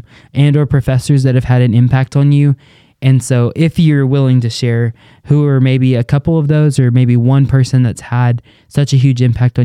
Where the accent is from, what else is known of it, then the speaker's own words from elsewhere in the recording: New Mexico, United States; I came from New Mexico, so we're very much more strict when it came to COVID stuff